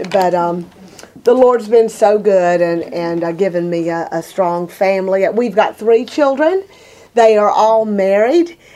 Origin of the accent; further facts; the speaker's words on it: Alabama, United States; I was raised in Alabama and got married at 17.